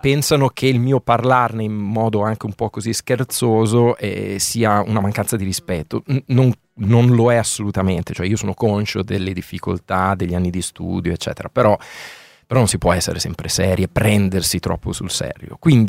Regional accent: Emilia-Romagna, Italy; accent: Emilian; tradisco il mio accento emiliano, si sente ancora forte

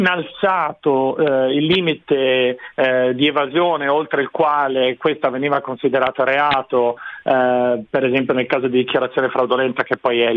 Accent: Veneto, Italy; born there; Assolutamente, io sono nato in Veneto.

